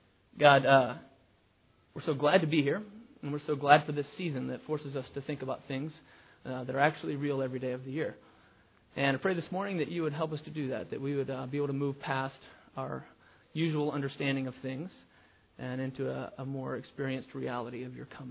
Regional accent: Texas, United States; We're from Texas, just moved up here.

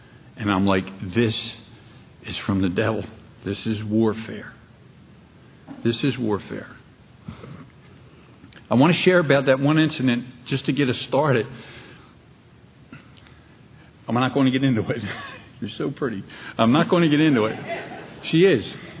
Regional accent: Kensington, Pennsylvania, United States; I grew up in Kensington. I was a little kid.

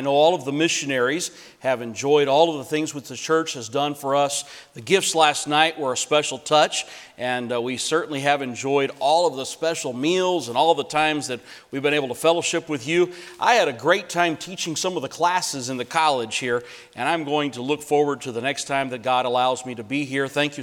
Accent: Mexico; also born or lived in Mongolia; I grew up in Mexico.

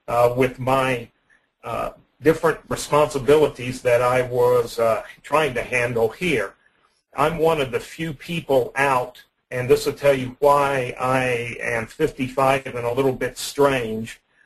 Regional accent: Illinois, United States; I grew up in the state of Illinois. Even though I live in Texas now, and the people think that I'm a Texan, I am not a Texan. I am an Illinois dude

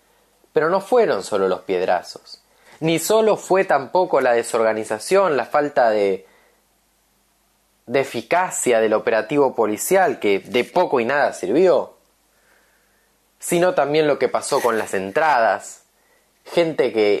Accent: Argentina; como hincha de River y como argentino.

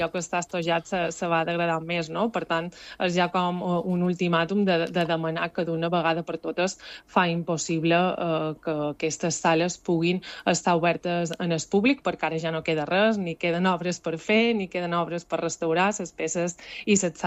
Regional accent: Balearic Islands, Spain; jo crec que com a mallorquins

